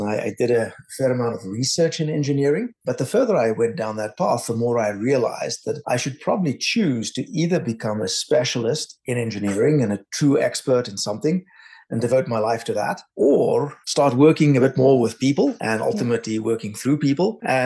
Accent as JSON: {"language": "English", "country": "South Africa", "tie": "born or raised there", "also_born_or_lived": "Cambridge, England / New York, United States", "moved": "as an adult", "said": "I grew up in South Africa. I studied electronic engineering first in Stellenbosch and then ultimately in Cambridge in England."}